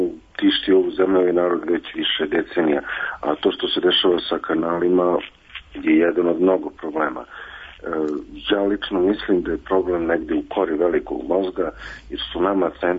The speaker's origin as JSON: {"language": "Serbian", "town": "Kragujevac", "region": "Šumadija", "country": "Serbia", "said": "Iz Kragujevca."}